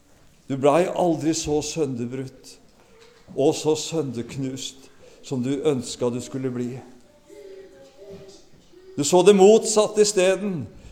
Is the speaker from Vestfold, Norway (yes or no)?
yes; Sandefjord, Vestfold, Norway; Jeg er oppvokst i Sandefjord bedehus.